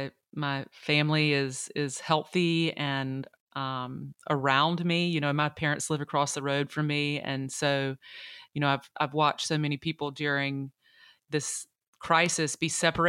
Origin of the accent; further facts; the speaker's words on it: North Carolina, United States; it's a full service restaurant named after the county that I grew up in here in North Carolina.